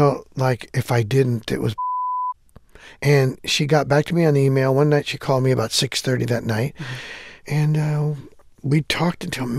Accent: Hanford, California, United States; And so what I did was I went back to my hometown of Hanford.

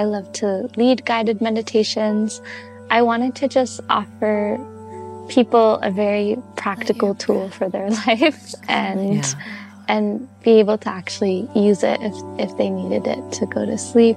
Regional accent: India; I love being an Indian woman, and I love like sharing that part of my culture.

